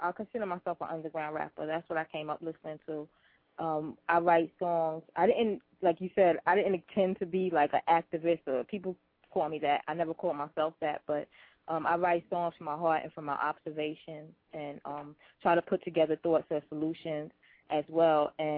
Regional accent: Brooklyn, New York, United States; Brooklyn. Brooklyn. All day.

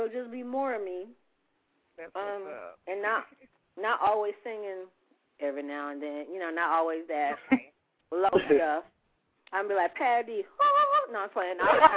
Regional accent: East Point, Georgia, United States; Okay, that's my old hood, East Point.

